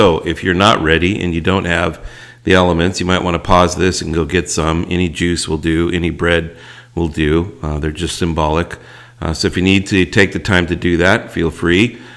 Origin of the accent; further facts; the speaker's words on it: California, United States; Now, I was born in Southern California, been here my whole life, and was a Catholic from birth.